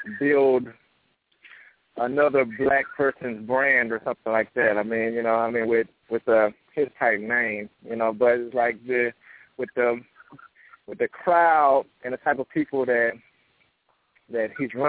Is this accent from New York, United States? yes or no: no; Georgia, United States; I'm from Georgia.